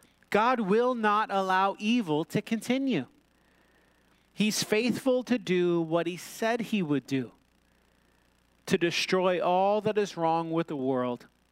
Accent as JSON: {"language": "English", "region": "Minnesota", "country": "United States", "said": "I'm from Minnesota, so I don't care, you know."}